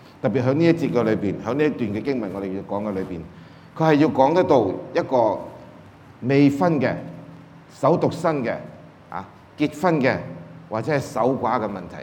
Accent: China; 其實呢啲階段喺我哋中國人嘅歷史裏邊都會見得到嘅

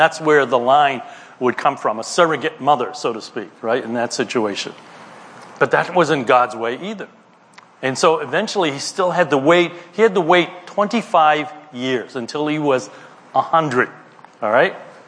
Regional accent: Cambridge, Massachusetts, United States; And I grew up in Cambridge, okay, went to high school in Cambridge

